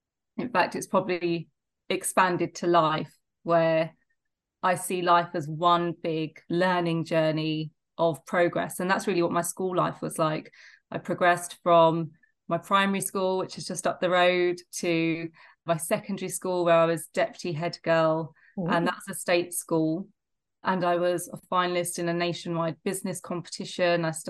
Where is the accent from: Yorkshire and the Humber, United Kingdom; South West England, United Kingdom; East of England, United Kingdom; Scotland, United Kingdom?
East of England, United Kingdom; I grew up in Essex, where I still live, in a loving family